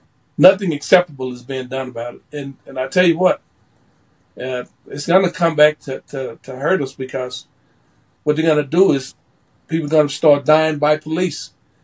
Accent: Jackson, Mississippi, United States; I'm from Jackson, Mississippi, and I guarantee you that is one of the most dangerous cities in this country.

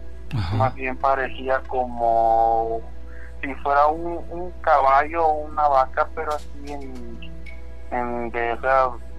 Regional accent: Chiapas, Mexico; now in Querétaro, Mexico; yo soy de un pueblito en una zona alta del estado de Chiapas.

